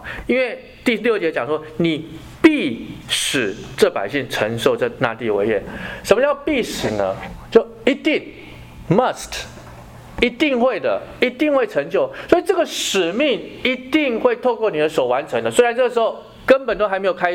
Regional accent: China; 对我们中国人来讲，我们有一个什么很大很强的一个盟友啊

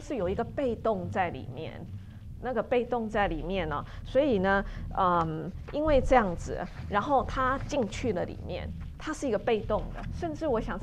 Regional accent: China; 像我们中国人也是，有时候这个叔叔跟爸爸之间可能差很多岁

